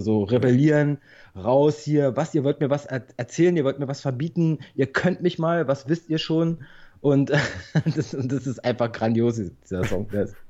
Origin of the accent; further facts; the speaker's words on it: Berlin, Germany; Berliner immer